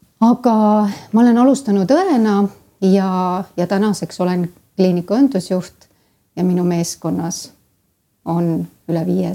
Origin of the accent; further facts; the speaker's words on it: Saare County, Estonia; On mõned sõnad, mis on täna kindlasti mul jäänud, mis reedavad, et ma olen saarlane juurtelt.